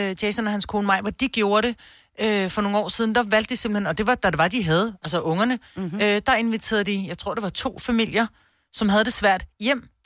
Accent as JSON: {"language": "Danish", "town": "Roskilde", "region": "Zealand", "country": "Denmark", "said": "jeg kommer fra Roskilde"}